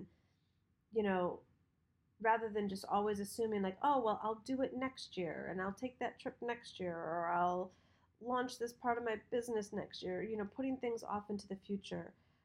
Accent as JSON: {"language": "English", "region": "Michigan", "country": "United States", "tie": "born or raised there", "said": "whether it was like when we grew up in Michigan, whether it was snowing or raining or Christmas, he was out there for his run."}